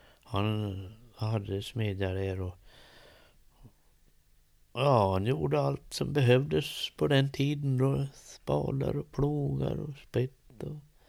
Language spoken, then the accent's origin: Swedish; Rotfallet, Sweden; jag är från Rotfallet till Norrkärn. Det är långt det.